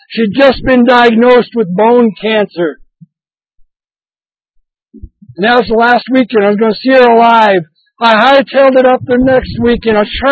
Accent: Wolf Creek, United States; When I was a little kid growing up in Wolf Creek

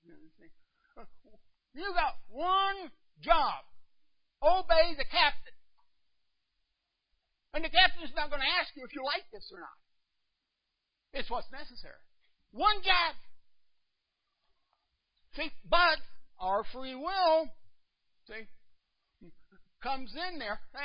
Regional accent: West Virginia, United States; I mean, I'm from West Virginia, but I know better than that, you know?

